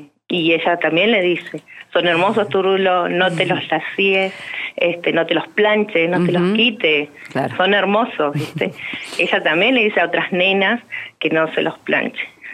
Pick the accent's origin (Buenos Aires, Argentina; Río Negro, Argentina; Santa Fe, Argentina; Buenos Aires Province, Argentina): Río Negro, Argentina; Fernández Oro; yo soy de Fernández Oro, y en Cipolletti hemos vivido triples crímenes que aún están sin resolver.